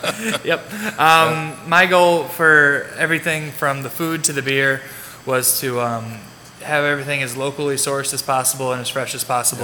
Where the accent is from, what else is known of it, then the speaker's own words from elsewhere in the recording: Tyler, Minnesota, United States; Okay, well, I'm originally from kind of in the area. I'm from Tyler, Minnesota, just down the road.